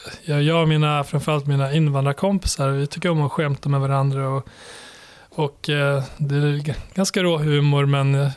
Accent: Borlänge, Dalarna County, Sweden; also born or lived in Kosovo; Och född i Kosovo, kom hit som 7-åring till Borlänge där jag växte upp i ett så här socioekonomiskt svagt område

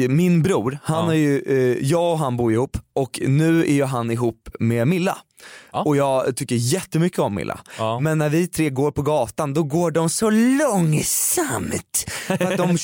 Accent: Stockholm, Stockholm County, Sweden; Jag är ju en stockholmare

